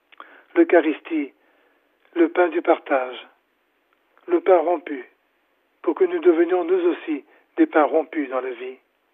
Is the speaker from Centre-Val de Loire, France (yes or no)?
yes; Loigny-la-Bataille, Centre-Val de Loire, France; C'est à Loigny-les-Batailles, c'est chez nous, en Eure-et-Loire.